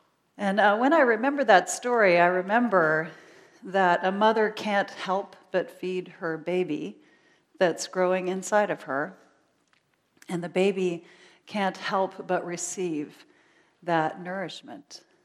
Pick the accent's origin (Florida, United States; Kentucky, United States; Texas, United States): Florida, United States; Miami; was raised up in this diocese, was born and raised in Miami